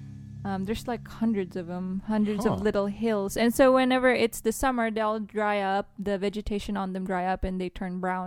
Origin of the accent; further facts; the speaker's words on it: Baguio, Benguet, Philippines; I'm from Baguio City, which is...